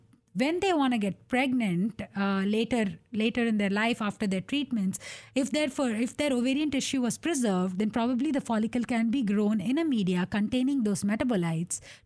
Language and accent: English; India; English is a second language; now in United States; I know growing up in India, it's a big taboo topic.